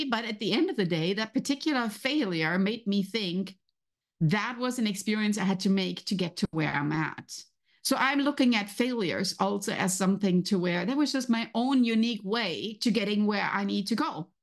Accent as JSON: {"language": "English", "country": "Germany", "accent": "German", "second_language": "English", "said": "As you can hear from my accent, I have obviously still my German accent, right?"}